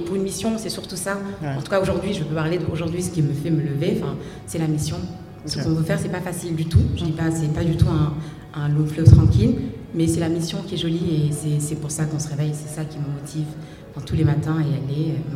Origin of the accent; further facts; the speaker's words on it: Dakar, Senegal; J'ai grandi à Dakar, donc j'ai passé les 18 premières années de ma vie à Dakar. Au Mamel, vraiment la pointe la plus à l'ouest de l'Afrique, et juste en face de l'Atlantique